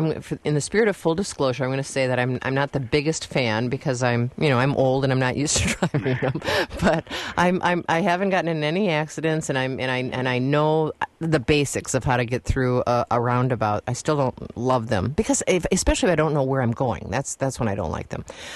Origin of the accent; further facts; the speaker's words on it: Appleton, Wisconsin, United States; I'm from Appleton originally, and I grew up without roundabouts. And now when I go home to visit into the Fox Valley, I visit Oshkosh and Green Bay.